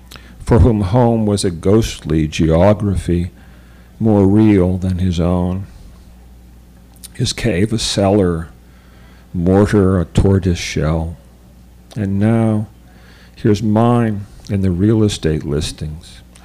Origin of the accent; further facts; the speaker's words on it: Homestead, Pennsylvania, United States; an ad in the paper for the sale of a house that I grew up in Homestead.